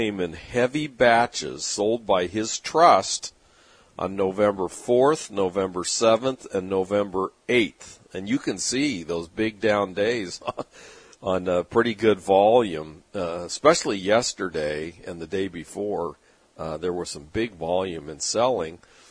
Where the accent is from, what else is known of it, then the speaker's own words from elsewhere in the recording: San Diego, California, United States; Growing up in the San Diego area, there would be a lot of people in San Diego that would cross the border